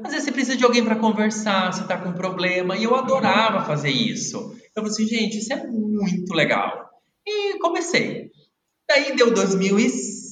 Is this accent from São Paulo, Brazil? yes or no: no; Paraná, Brazil; also born or lived in Mato Grosso; daí eu nasci no Paraná, a gente foi para o Mato Grosso, daí a gente voltou para o Paraná de novo.